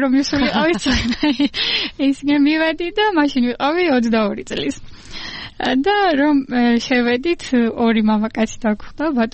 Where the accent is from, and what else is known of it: Apeni, Kakheti, Georgia